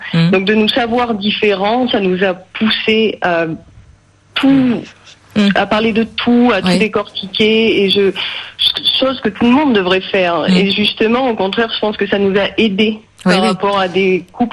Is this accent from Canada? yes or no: no; France; je suis française athée, mariée avec un Sénégalais musulman depuis plusieurs années maintenant.